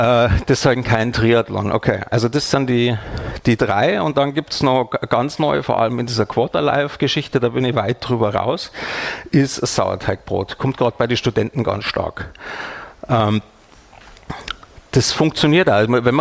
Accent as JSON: {"language": "German", "region": "Bavaria", "country": "Germany", "tie": "born or raised there", "moved": "as an adult", "said": "Ich bin ja eben gebürtiger Bayer. Wir werden großgezogen mit Laugenbrezeln, mit Salz. Die kriegt man bei uns schon lutschend als Baby im Wagen. Und bin dann vor 10 Jahren, glaube ich, umgezogen nach Hessen."}